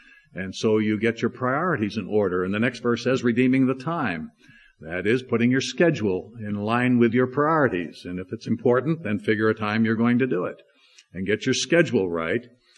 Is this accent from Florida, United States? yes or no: yes; Orlando, Florida, United States; I'm from Orlando, Florida, so I don't get this nice cool weather very often